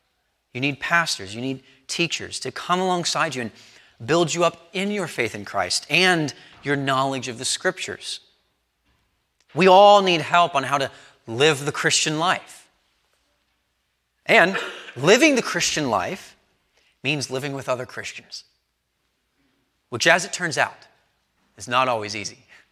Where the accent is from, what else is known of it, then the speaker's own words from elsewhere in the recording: Texas, United States; now in Binghamton, United States; But I'm from Texas, after all. We don't get a lot of snow.